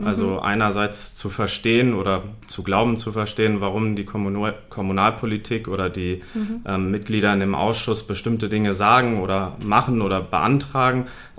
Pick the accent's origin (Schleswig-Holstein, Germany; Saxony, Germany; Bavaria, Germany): Schleswig-Holstein, Germany; Kiel; ich komme aus Kiel.